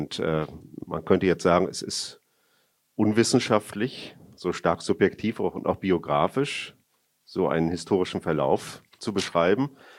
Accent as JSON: {"language": "German", "town": "Lüttenklein", "region": "Mecklenburg-Vorpommern", "country": "Germany", "tie": "born or raised there", "said": "ich bin in Lüttenklein aufgewachsen und habe dort 20 Jahre gelebt"}